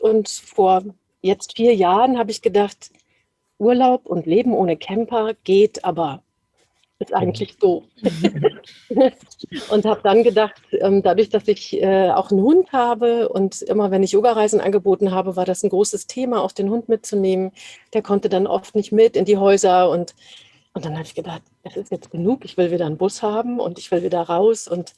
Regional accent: Dortmund, North Rhine-Westphalia, Germany; also born or lived in Hesse; in meiner Heimatstadt, da wo ich geboren bin, in Dortmund.

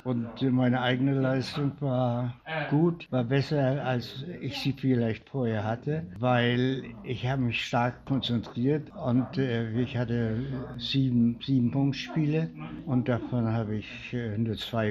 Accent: Kaliningrad, Kaliningrad Oblast, Russia; Ja, ich bin Jahrgang 33 und ich komme aus Königsberg, Kaliningrad.

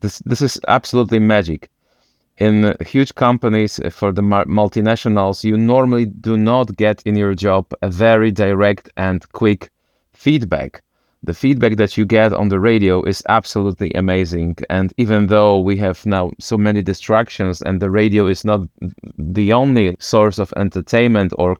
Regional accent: Wrocław, Lower Silesian Voivodeship, Poland; English is a second language; I come from Wrocław.

